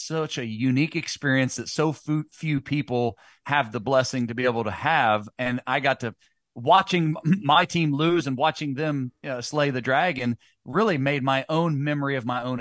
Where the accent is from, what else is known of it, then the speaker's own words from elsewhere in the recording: Ohio, United States; I grew up in Southern Ohio, where mom and dad, brother, sister, all were Ohio State graduates.